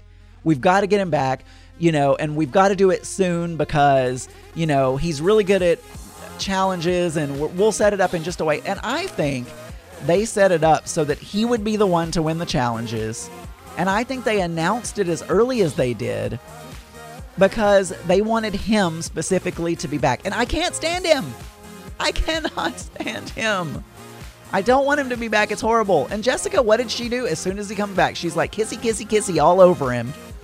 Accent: the South, United States; I grew up in the South with all of these men that were so like serious and intimidating and couldn't have fun.

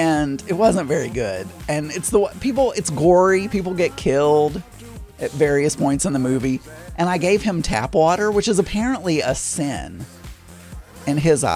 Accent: Canada; now in Germany; I'm Canadian and currently living in Germany

